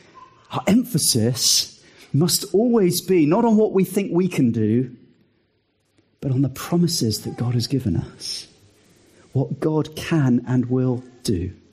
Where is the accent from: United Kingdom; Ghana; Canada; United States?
United Kingdom; There's something about we Brits which makes us hold back.